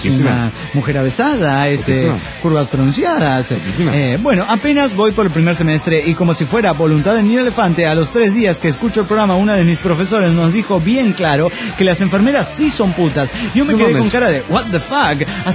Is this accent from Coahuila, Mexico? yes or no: no; Guadalajara, Jalisco, Mexico; de Guadalajara, Jalisco, México.